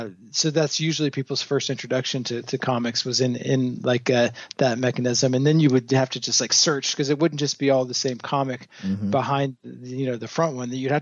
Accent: the South, United States; the kids at school were talking about it, and I grew up in the South, so it was the National Wrestling Alliance was the big thing

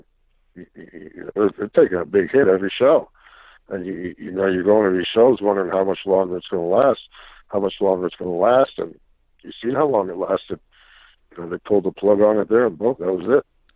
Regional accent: Pennsylvania, United States; And it was funny because he's from New York and I'm from Pennsylvania, and we still didn't like each other.

